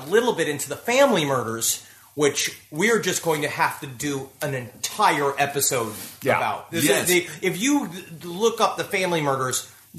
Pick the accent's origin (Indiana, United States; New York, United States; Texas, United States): New York, United States; Because I guess growing up, growing up in New York, all that kind of shit, it's like growing up in a technically adjacent to a bad neighborhood, right?